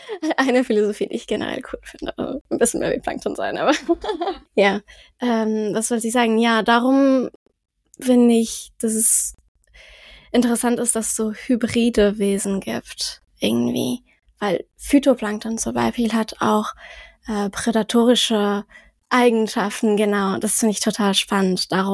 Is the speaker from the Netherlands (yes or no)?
no; southwest France, France; Ich bin in Südwestfrankreich groß geworden.